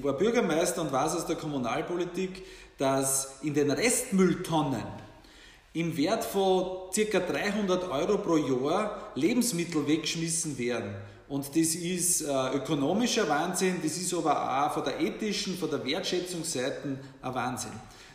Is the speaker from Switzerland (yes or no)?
no; Nöchling, Lower Austria, Austria; eine Spezialität aus meiner Heimatgemeinde aus Nöchling